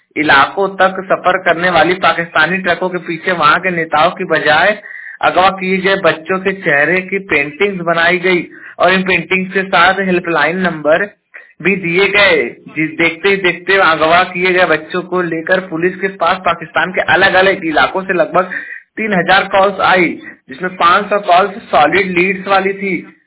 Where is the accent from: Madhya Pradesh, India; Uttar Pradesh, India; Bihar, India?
Uttar Pradesh, India; Jaunpur; और मैं उत्तर प्रदेश के जौनपुर जिले का निवासी हूं